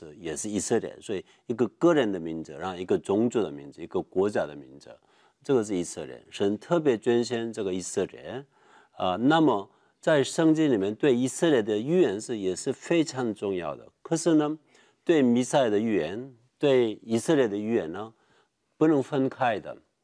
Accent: South Korea; Chinese is a second language; moved away as an adult; also born or lived in Taiwan / Israel; now in United States; 我出生在韩国，做韩国人。我的祖先呢好像没有那个华人或者中国人。然后呢我在那边长大了，读到大学，当兵，当完兵我去来台湾，

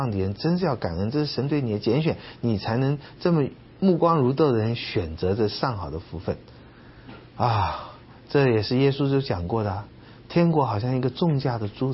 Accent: China; 但是呢，我们中国人一直有个观念，就是小不忍乱大谋哈

